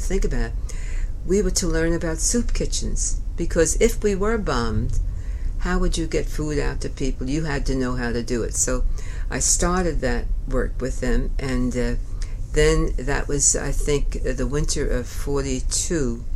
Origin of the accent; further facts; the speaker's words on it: Pelham Bay, New York, United States; And I lived in Pelham Bay, and I grew up on Long Island Sound, so that I knew I loved the water. And I grew up opposite a place called City Island, where they made all the sails and the ships.